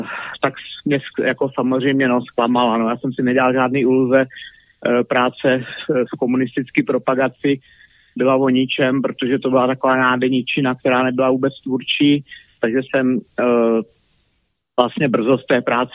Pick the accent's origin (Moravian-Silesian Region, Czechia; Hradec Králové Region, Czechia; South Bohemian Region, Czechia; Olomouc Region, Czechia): Hradec Králové Region, Czechia; Hradec Králové; now in Brno, Czech Republic; Profesí jsem fotograf, pocházím z Hradce Králové a většinu života žiju v Brně.